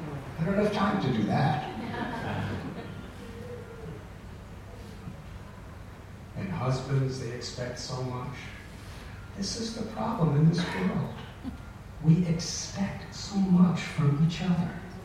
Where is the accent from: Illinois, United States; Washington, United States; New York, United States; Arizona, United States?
Illinois, United States; I was brought up near Chicago in northern Illinois.